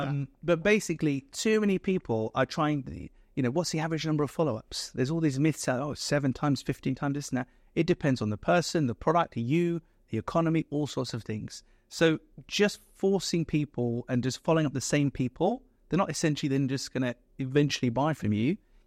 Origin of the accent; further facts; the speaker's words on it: United Kingdom; as a Brit